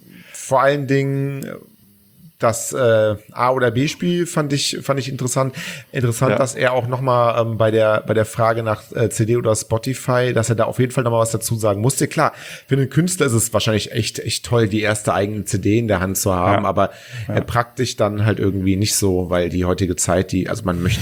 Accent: Cologne, North Rhine-Westphalia, Germany; weil ich bin Kölner

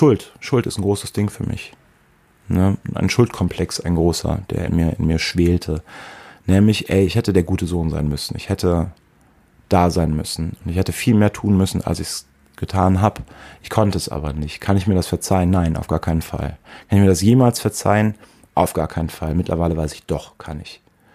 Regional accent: Prüm, Rhineland-Palatinate, Germany; Darleiden, bezeichnenderweise Darleiden.

